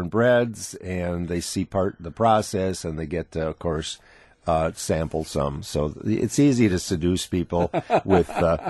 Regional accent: Milwaukee, Wisconsin, United States; My mother made stolen, and I grew up in Milwaukee, so it's a German thing

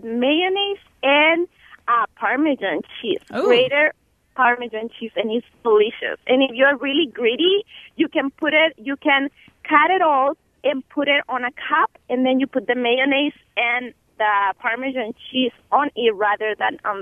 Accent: Mexico; that I ate corn when I was growing up in Mexico.

